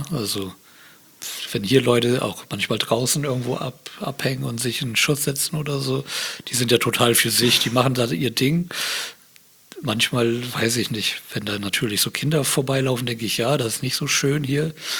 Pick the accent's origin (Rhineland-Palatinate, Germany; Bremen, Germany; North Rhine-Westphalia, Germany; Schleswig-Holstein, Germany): Bremen, Germany; Bremerhaven; Ne, ich bin ja aus Bremerhaven.